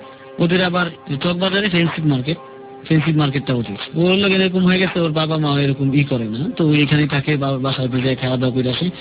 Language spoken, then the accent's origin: Bangla; Dhaka, Dhaka Division, Bangladesh; আমরা তো এত ছোটতে বড় হয়েছি ঢাকা শহর